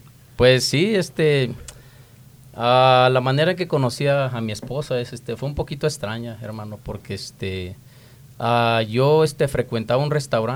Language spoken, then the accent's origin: Spanish; Guanajuato, Mexico; now in United States; Yo soy de Guanajuato, México, hermano. De una ciudad que está en el centro de México, una ciudad pequeña.